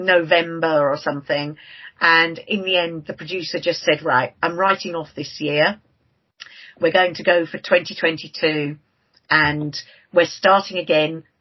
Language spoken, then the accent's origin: English; High Wycombe, South East England, United Kingdom; And our final show was in my hometown where I live, of High Wycombe, on the 15th of March last year.